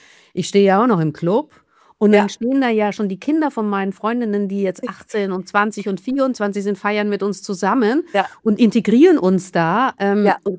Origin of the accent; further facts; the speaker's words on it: Vienna, Austria; Ich komme ja aus Wien.